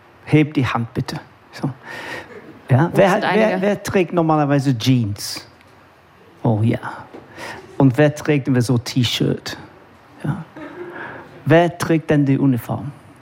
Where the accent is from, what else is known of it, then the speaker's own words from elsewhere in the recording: Manchester, North West England, United Kingdom; German is a second language; now in Germany; Also ich komme aus Manchester. Als Kind, die 60er und 70er Jahre